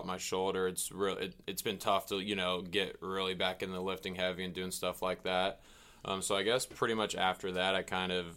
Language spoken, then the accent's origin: English; Jenks, Oklahoma, United States; So grew up, went to Jinx High School, played baseball, football, a little bit of hockey growing up.